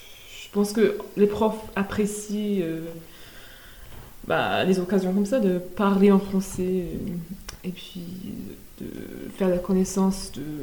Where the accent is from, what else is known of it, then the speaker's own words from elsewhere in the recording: Timaru, Canterbury, New Zealand; comme je viens de Timaru